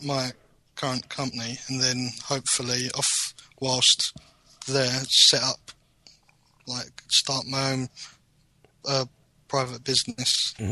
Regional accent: Crayford, London, United Kingdom; I'm from Crayford in Kent

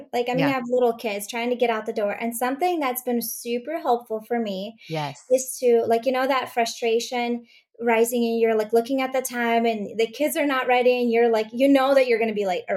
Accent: Latvia; So my mom, I grew up in Latvia. That's where I was born.

